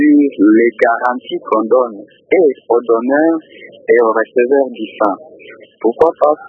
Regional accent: Maniema, DR Congo; chez nous au Maniema

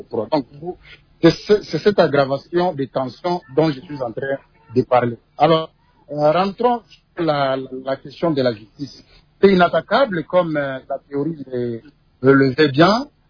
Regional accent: DR Congo; Les travaux forcés ici chez nous en RDC

